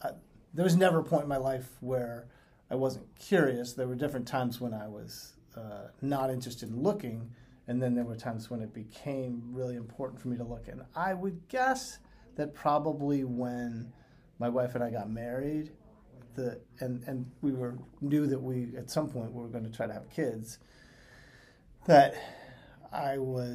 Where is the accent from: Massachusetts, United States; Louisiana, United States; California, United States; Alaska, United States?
Massachusetts, United States; because I grew up in Western Mass.